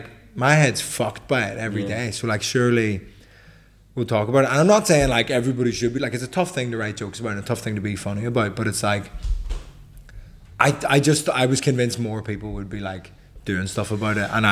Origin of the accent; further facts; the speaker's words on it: Belfast, Northern Ireland, United Kingdom; because I grew up in Belfast, but born just before the Troubles finished. So I was alive for 2 years of it.